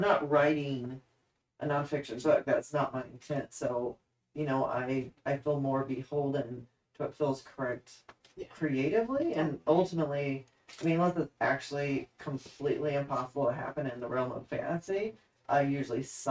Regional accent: Kansas City, United States; because I grew up in Kansas City and I certainly had experience in the rural life.

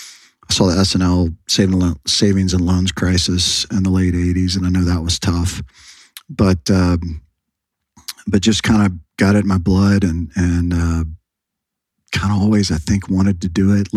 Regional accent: Austin, Texas, United States; Well, I grew up in Austin, back before Austin was the Austin we know it today. It was still, I think for the most part, a college town. And grew up in Westlake in Austin.

